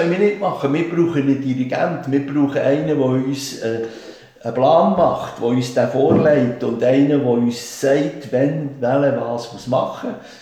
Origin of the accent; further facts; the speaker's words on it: Switzerland; Am Anfang bei uns in der Schweiz war das ja, das war nicht Unterklasse, die Jazz gespielt hat, sondern das waren Leute aus der Mittelschicht.